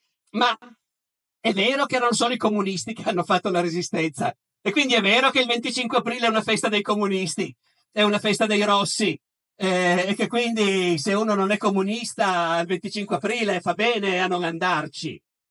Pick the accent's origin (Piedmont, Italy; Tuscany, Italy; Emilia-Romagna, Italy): Piedmont, Italy; Conosco meglio quella delle mie parti in Piemonte.